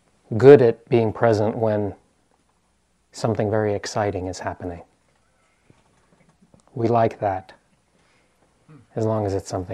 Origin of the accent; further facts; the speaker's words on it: East Coast, United States; now in Oakland, United States; I'm from the East Coast.